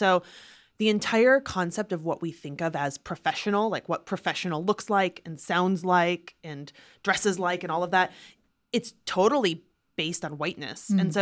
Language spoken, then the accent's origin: English; Oregon, United States; You know, I grew up mostly in Oregon.